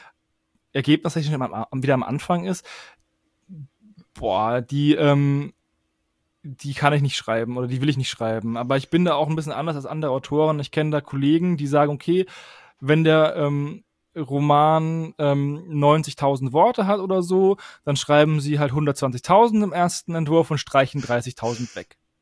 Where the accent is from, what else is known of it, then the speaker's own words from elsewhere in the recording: Würzburg, Bavaria, Germany; Ich komme aus Würzburg.